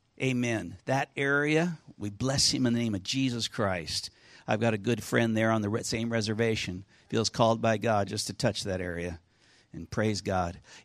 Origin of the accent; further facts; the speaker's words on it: Helena, Montana, United States; I was raised in Helena.